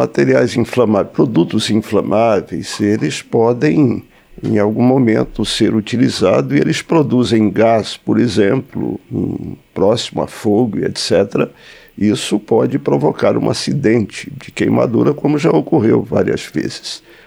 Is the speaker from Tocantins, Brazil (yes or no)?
yes; Palmas, Tocantins, Brazil; Hoje, eu sou de Palmas